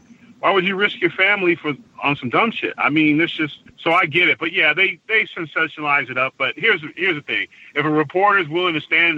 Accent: California, United States; also born or lived in Lynn, Massachusetts; But I was born in Lynn, Massachusetts, in the projects of Lynn, and then my mom got an education, and we moved to California for jobs.

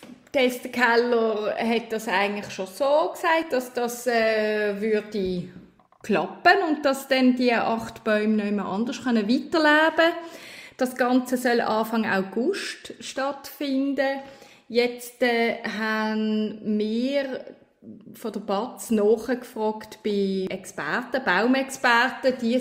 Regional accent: Switzerland; was man machen muss als Schweizerin in Skandinavien.

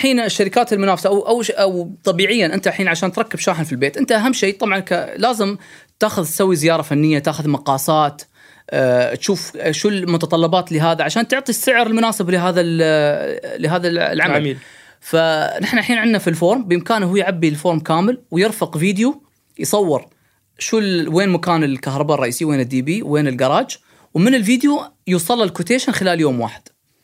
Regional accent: United Arab Emirates; هذه السيارة على فكرة الوكيل هنا عندنا في الإمارات

